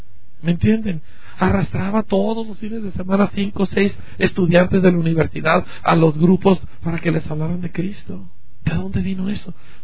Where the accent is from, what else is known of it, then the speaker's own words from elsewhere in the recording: Mexico; algunos de los hombres que han hecho algún impacto en mi país, en México